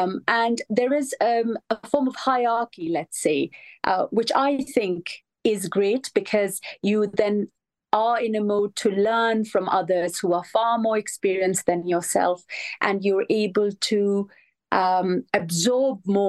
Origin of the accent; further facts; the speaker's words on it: Germany; I was born and bred in Germany. I'm German by birth, and my father is from Pakistan. My mother is not Pakistani. She is from Afghanistan. And I speak five languages.